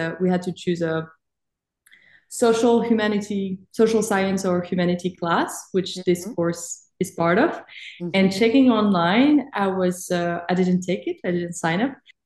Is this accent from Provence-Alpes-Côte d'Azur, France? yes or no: no; Paris, Île-de-France, France; moved away as an adult; also born or lived in Montreal, Canada; I'm French. I grew up in Paris and then I did my bachelor and started working in Montreal in Canada.